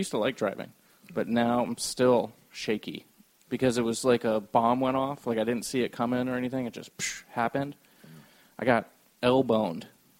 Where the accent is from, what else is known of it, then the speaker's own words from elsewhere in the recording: Largo, Florida, United States; Yeah. I grew up in Largo.